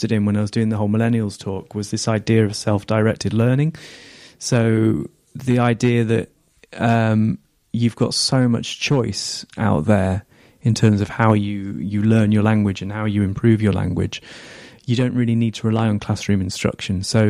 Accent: Manchester, North West England, United Kingdom; also born or lived in Lancaster; Well, originally Manchester. So I grew up there, went to school there, and then I went to university in a place called Lancaster, which is even further north.

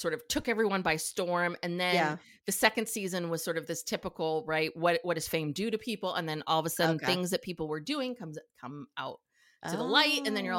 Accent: California, United States; because we grew up in Mendocino County in California, and we're going up there this weekend.

